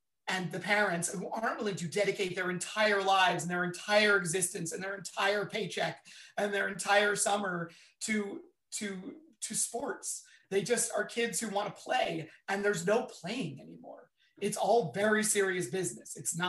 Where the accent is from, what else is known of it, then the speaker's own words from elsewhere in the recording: Philadelphia, Pennsylvania, United States; I'm from Philadelphia, so I think it's got to be the Rocky and all the Rocky movies for me.